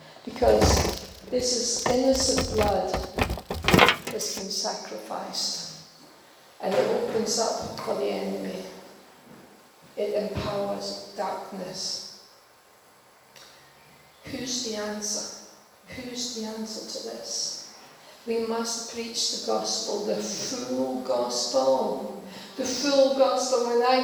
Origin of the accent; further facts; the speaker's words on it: Denmark; I come from Denmark